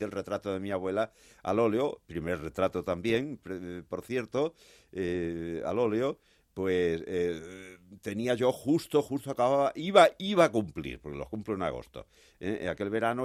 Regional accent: Monesterio, Extremadura, Spain; Yo soy de Monesterio, último pueblo ya al sur de Badajoz, que se mete como una cuña en Andalucía, ¿no? Córdoba queda a la izquierda, Sevilla al frente, Huelva a la derecha. Está muy cerca de la Sierra de Araceta, ¿no?

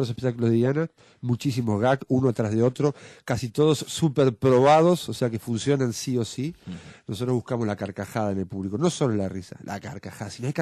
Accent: Uruguay; now in Spain; Yo vengo de Uruguay, ahí me formé como mimo, como clown

